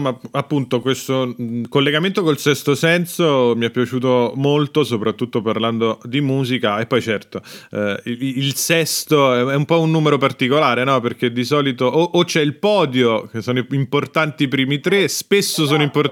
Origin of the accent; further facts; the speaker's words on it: Rome, Lazio, Italy; accent: Roman; perché è un pezzo in romano, per la prima volta ho cantato nel mio dialetto